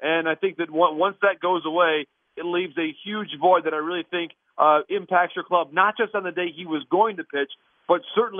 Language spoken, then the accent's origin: English; Michigan, United States; It's actually a pretty short trip for me, and of course, a very quick visit from my home state of Michigan.